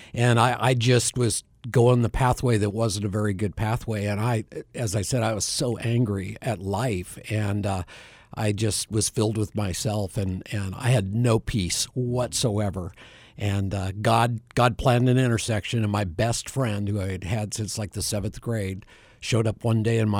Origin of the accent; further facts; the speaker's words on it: Bend, Oregon, United States; No, I'm actually a Northwesterner, not on the East Coast, but on the West Coast. So I was born and raised in Bend, Oregon.